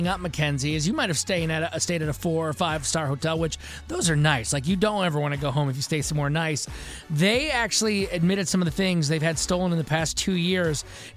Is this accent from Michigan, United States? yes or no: yes; Michigan, United States; nothing like a dumb story out of my home state of Michigan. This happened in the west side at a place called Newaygo County, but this is the western part of Michigan.